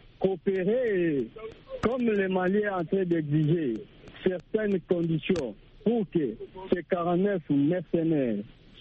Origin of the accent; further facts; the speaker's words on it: DR Congo; Parce que je suis chez moi en RDC, aucun pays ne peut envoyer ses militaires dans mon pays